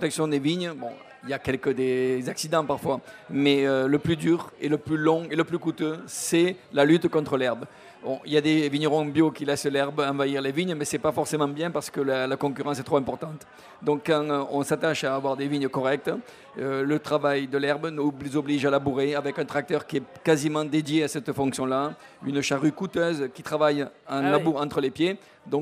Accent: Montpellier, Occitanie, France; moi je suis montpelliérain de souche de plusieurs générations, donc j'avais envie de retourner dans mon pays natal

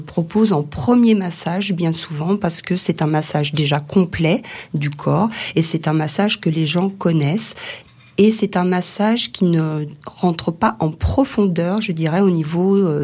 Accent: Normandy, France; Je suis originaire de Normandie, où je travaillais dans notre maison familiale

